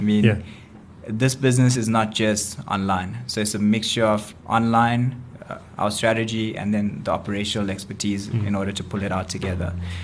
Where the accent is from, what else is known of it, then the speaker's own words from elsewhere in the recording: Durban, KwaZulu-Natal, South Africa; so far what we see in Durban, that's my hometown actually